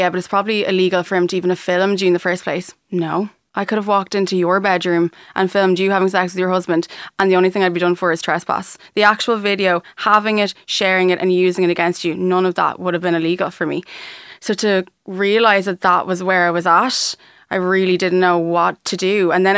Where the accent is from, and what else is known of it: Ireland